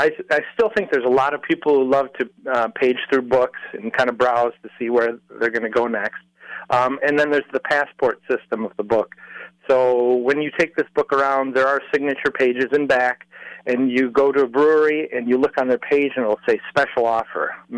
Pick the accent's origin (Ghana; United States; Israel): United States; Marshfield; I grew up in Marshfield, and we remember the old brewery.